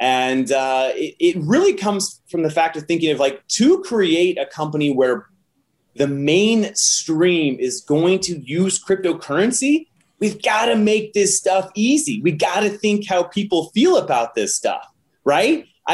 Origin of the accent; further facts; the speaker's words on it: Nebraska, United States; I was born and raised in Nebraska.